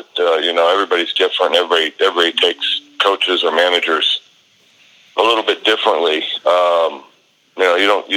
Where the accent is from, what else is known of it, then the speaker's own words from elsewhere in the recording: Omaha, Nebraska, United States; Yes, I was born in Scribner, Nebraska, and went to high school in Omaha.